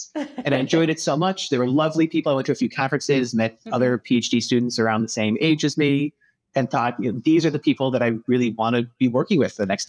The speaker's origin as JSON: {"language": "English", "town": "Chicago", "region": "Illinois", "country": "United States", "tie": "born or raised there", "said": "So I grew up in Chicago and did my undergrad at the University of Illinois."}